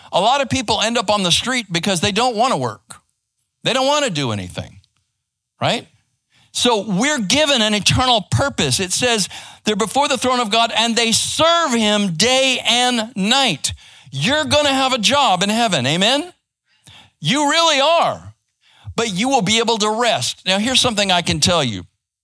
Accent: Phoenix, Arizona, United States; now in Texas, United States; I grew up in Phoenix, Arizona.

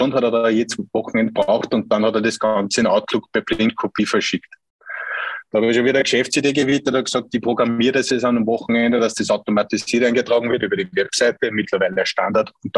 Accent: Upper Austria, Austria; ein oberösterreichischer Wirtssohn, ein Wirtsbuhr, wie man bei uns schon sagt. Das heißt, ich bin als kleines Kind im Kindergarten schon in einem Gasthofbetrieb eigentlich groß geworden

